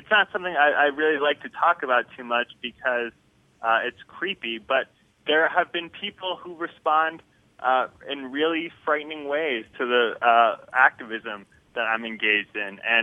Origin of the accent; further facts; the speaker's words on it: Boston, Massachusetts, United States; born there; even though I was born in Boston and my father was born in Boston and his father was born in Boston